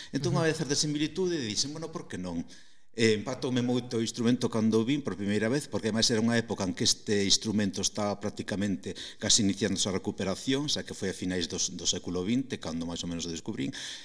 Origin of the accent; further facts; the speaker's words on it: Santiago de Compostela, Galicia, Spain; porque son de aquí, son de Santiago, de toda a vida